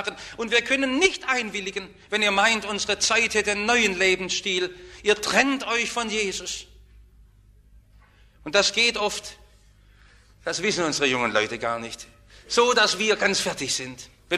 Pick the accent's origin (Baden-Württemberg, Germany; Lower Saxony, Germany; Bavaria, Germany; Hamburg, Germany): Baden-Württemberg, Germany; Stuttgart; Ich bin aufgewachsen im Stuttgarter Westen